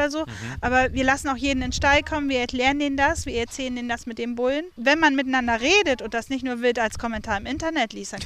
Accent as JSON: {"language": "German", "region": "Harz", "country": "Germany", "said": "Ich komme mal ursprünglich aus dem Harz"}